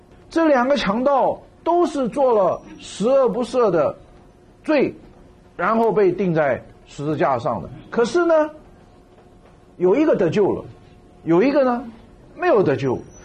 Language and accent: Chinese; China; 那么对于我们中国人来讲的话，我们就是说旗帜鲜明，划清界限，这是我们中国人的话。